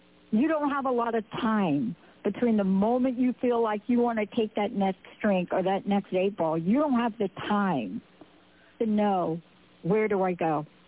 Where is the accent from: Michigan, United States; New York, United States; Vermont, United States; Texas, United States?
New York, United States; I can't help it. I'm from New York.